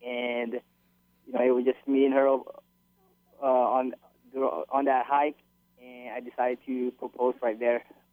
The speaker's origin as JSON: {"language": "English", "country": "Philippines", "tie": "born there", "said": "And I'm Filipino, and I was born in the Philippines."}